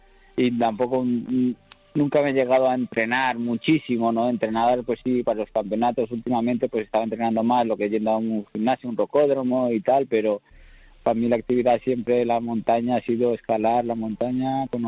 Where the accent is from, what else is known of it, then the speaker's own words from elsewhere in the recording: India; Yo estuve viviendo de pequeño, me crié en la India.